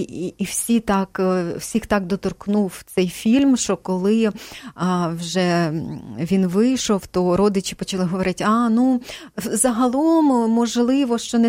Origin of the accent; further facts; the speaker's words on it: Cherkasy Oblast, Ukraine; born there; Ну, я народилася на Черкащині.